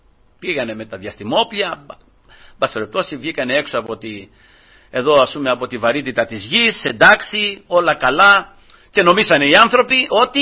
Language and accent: Greek; Greece; born there; Γεννηθήκαμε στην Ελλάδα και γεννηθήκαμε μέσα σε μια χώρα που όλοι είναι Ορθόδοξοι. Και εμείς Ορθόδοξοι.